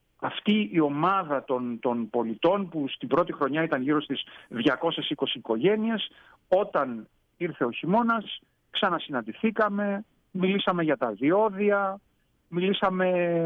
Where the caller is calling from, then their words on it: Katerini, Central Macedonia, Greece; Καλό μεσημέρι από την Κατερίνη, από την ηλιόλουστη Κατερίνη.